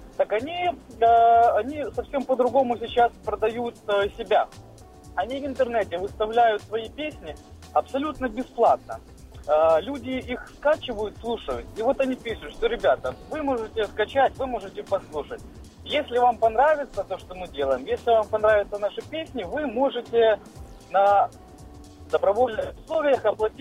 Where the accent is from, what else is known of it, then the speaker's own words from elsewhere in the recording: Kyiv, Ukraine; Я из Киева.